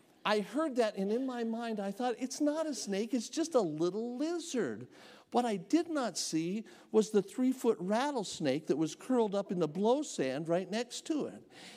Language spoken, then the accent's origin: English; Nevada, United States; I grew up here in Nevada. I was out in the desert all the time as a kid.